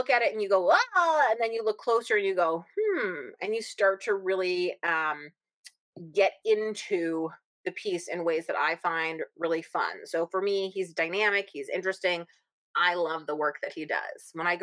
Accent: Massachusetts, United States; It's just for fun because I'm from Massachusetts, so I like to brag about that.

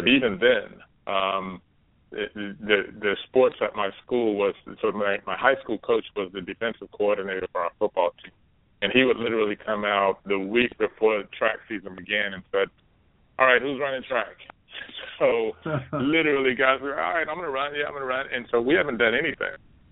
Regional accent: Dallas, Texas, United States; and I'm growing up in Dallas, Texas, there's nobody from my neighborhood that's ever gone on to be an Olympic athlete

